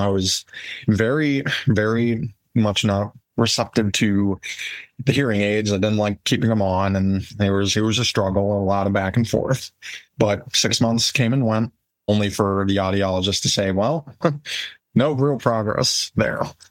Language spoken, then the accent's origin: English; Columbus, Ohio, United States; And for reference, I am originally from Columbus, Ohio.